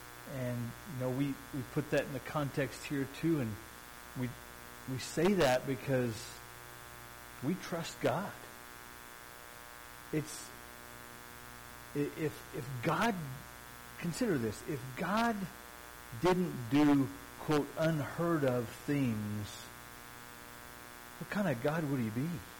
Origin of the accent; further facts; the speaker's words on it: Farmington, New Mexico, United States; My family, I grew up in Farmington. My family and I were out on the lake, on Navajo Lake